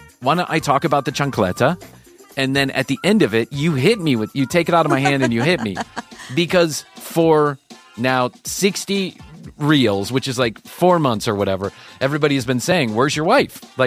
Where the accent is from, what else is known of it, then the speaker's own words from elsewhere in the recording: Ireland; I'm Irish. She's Venezuelan. We're two very fussy, extraordinarily hard-headed people.